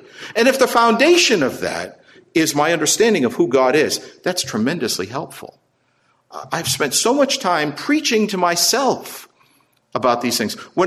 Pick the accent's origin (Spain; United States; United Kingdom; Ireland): Ireland; Look, I'm Irish. I can do that, you know.